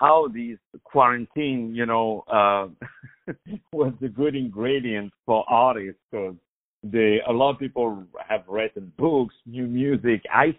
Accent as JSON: {"language": "English", "town": "Paris", "region": "Île-de-France", "country": "France", "tie": "born or raised there", "lives_now": "Long Island, United States", "said": "So it's beautiful, from Paris, which is also my hometown, to Long Island."}